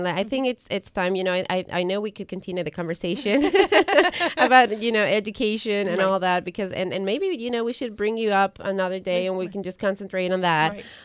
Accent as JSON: {"language": "English", "country": "Ecuador", "said": "I'm from Ecuador"}